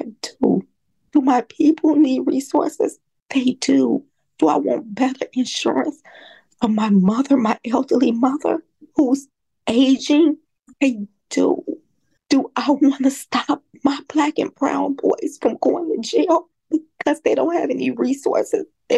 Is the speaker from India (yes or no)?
no; Chicago, Illinois, United States; because I was born and raised in South Shore. I understand their anger.